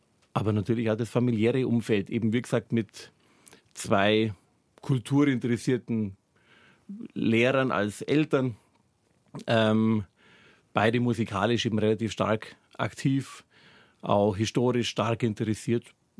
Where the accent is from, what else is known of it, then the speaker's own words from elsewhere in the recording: Bavaria, Germany; Gempfing ist es ja eben nicht weit weg von da, wo ich her bin, sozusagen alles aus dem Rainer Winkel, dem Lech-Donau-Winkel, der sich da in der Nähe von Rhein am Lech so ergibt.